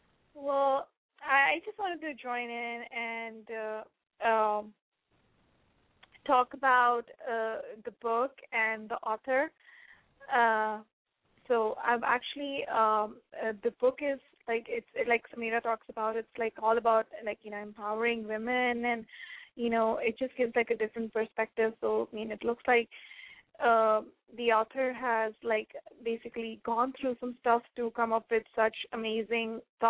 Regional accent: India; now in United States; I'm basically from India, so I moved to America about 8 years back.

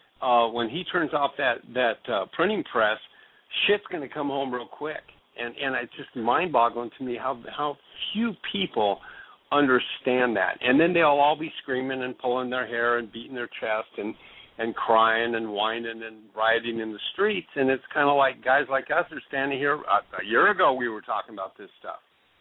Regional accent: Oregon, United States; also born or lived in Washington / Alaska; I grew up in Oregon, Washington, before I went to Alaska.

